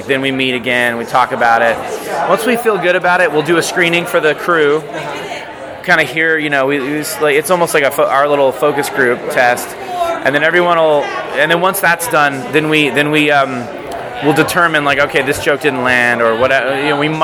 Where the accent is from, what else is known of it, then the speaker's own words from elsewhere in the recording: Manteca, California, United States; also born or lived in Florida; But I grew up in a town called Manteca.